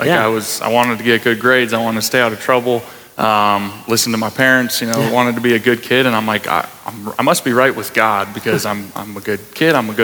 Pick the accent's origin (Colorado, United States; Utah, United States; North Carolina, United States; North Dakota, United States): North Dakota, United States; as a person growing up in North Dakota. It's work, work, work, earn, earn, earn.